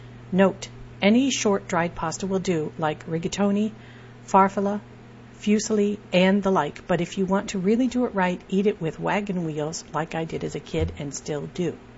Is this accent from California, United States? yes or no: yes; California, United States; When I was growing up in California in the 80s and 90s